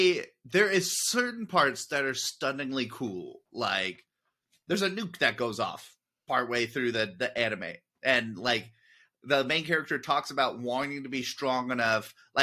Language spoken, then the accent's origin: English; United States; I'm American, but, you know. I grew up watching soccer